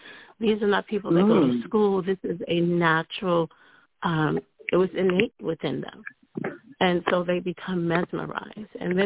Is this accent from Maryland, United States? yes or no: yes; Baltimore, Maryland, United States; I am born and raised in Baltimore, yes.